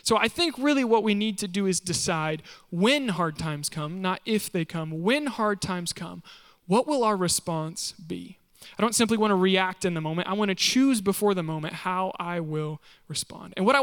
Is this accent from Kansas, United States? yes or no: yes; Kansas, United States; I'm from Kansas, love sunflowers.